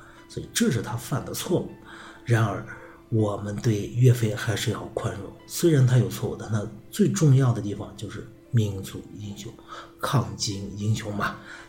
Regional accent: China; 在我们中国东方吧，在东方这边，我们中国人对羊呢

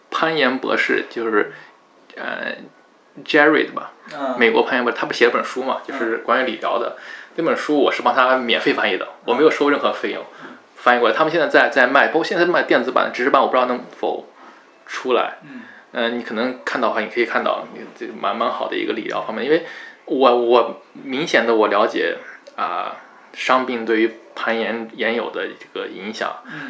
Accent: Lanzhou, Gansu, China; 这人来自各个地方，我来自兰州

